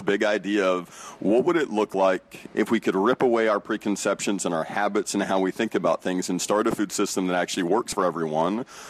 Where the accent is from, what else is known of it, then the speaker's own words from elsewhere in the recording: Birmingham, Alabama, United States; And I grew up in Birmingham, Alabama, Rama.